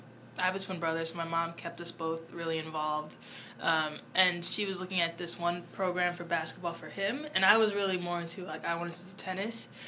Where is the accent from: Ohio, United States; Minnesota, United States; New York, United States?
New York, United States; New York City; I'm from New York City, so this is, like, not that bad of a drive.